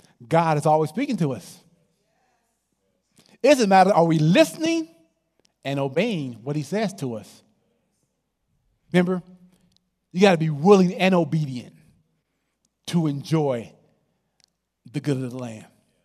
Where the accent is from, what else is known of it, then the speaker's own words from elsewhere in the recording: Oakland, California, United States; Now, I grew up in Oakland.